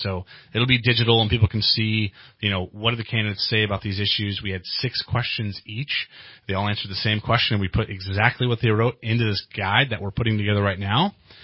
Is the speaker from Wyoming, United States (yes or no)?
no; California, United States; He's been representing Trinity County, my hometown, for the last 14 years since the districting before LaMalfa took over.